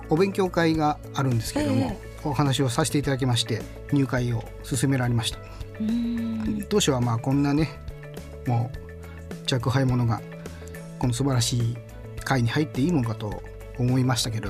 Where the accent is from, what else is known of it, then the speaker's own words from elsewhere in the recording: Yamanashi, Japan; 40歳という年になってまして、事業を始めるにはもうラストチャンスかなと思い、ふるさとの山梨に戻ってお店をやろうと決断いたしました。